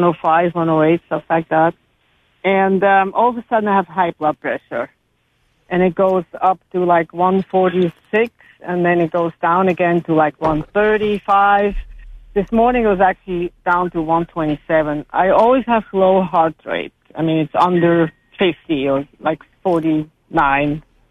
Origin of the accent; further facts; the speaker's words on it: California, United States; I'm from SoCal.